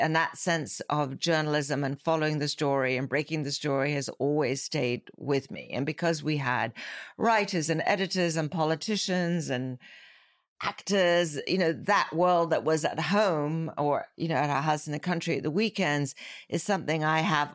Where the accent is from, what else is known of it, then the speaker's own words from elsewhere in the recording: London, United Kingdom; it was an interesting time growing up in London in the 60s.